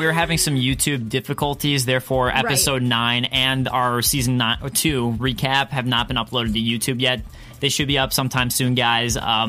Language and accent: English; Detroit, Michigan, United States; I'm from Detroit